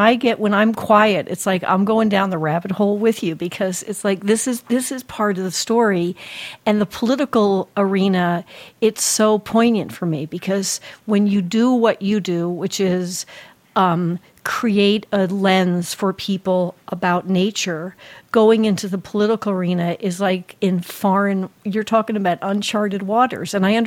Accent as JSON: {"language": "English", "region": "New Jersey", "country": "United States", "said": "I mean, I'm from New Jersey."}